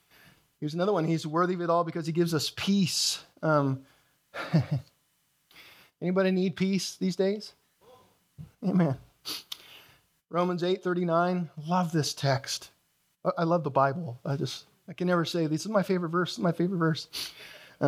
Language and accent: English; Canada; I, of course, have one of the unique citizenships on earth, the highest of the highest echelons as a Canadian. My Canadian passport is like a golden book anywhere in the world.